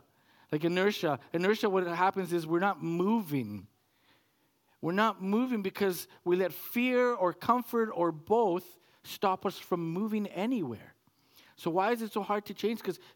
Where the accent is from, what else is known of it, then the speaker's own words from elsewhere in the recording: Calgary, Alberta, Canada; I grew up in Calgary.